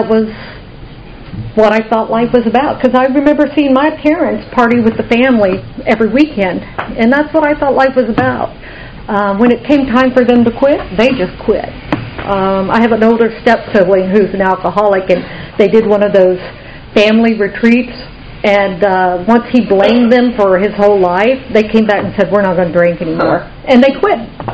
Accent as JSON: {"language": "English", "region": "Kansas", "country": "United States", "tie": "born or raised there", "also_born_or_lived": "Oklahoma", "said": "I grew up in Kansas and Oklahoma. And I come from a working class family."}